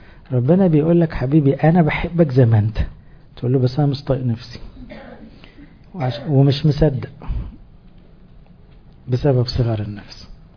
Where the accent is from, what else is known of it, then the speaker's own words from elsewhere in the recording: Egypt; والحمد لله تربيتنا المصرية أقرب إلى تربية الفراعنة، بس احنا مش بنتعامل هنا كمصريين